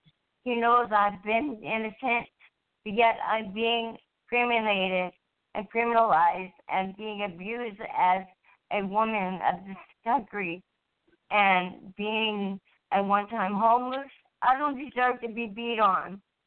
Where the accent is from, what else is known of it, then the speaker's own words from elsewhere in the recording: United States; I'm not afraid to speak my mind and forth and stand for of my rights as a American woman of this country